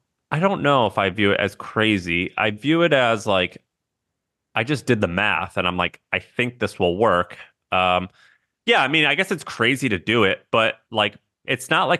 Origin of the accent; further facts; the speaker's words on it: St. Louis, Missouri, United States; also born or lived in Nashville; So I was born and raised in St. Louis. When I was 18, I went to Nashville, Tennessee to go to college.